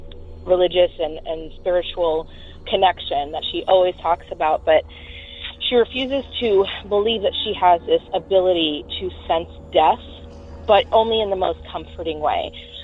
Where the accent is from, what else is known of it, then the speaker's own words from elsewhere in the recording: Florida, United States; I'm from Florida, so I'm not quite sure, but upstate New York, it's really slippery and cold